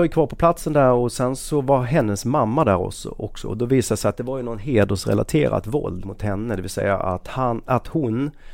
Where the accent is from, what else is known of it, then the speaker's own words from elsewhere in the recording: Skåne, Sweden; Jag var ju typ skåning i Stockholm typ.